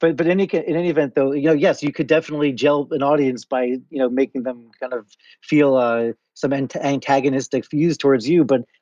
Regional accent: Chappaqua, New York, United States; I grew up in Chappaqua, New York, right? This fancy suburb of Manhattan.

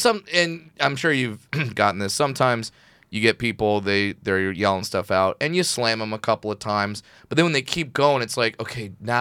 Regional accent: California, United States; I grew up in Orange County.

